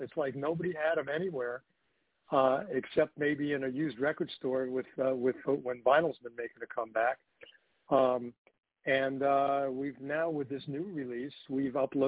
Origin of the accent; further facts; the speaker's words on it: Brooklyn, New York, United States; And I grew up in Brooklyn, so there's no.